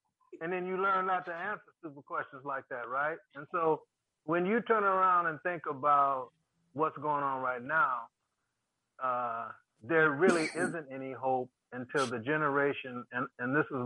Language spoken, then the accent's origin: English; Pasadena, California, United States; I'm from Pasadena